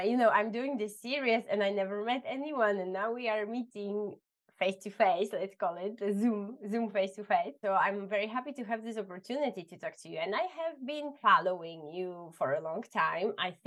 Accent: Poland; now in Spain; And I'm in Spain and I'm from Poland.

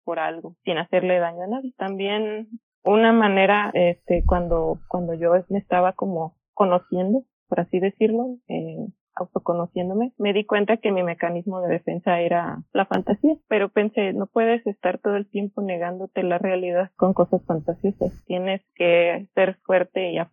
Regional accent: Guadalajara, Jalisco, Mexico; Yo soy de Guadalajara, sí. México. He vivido aquí toda mi vida.

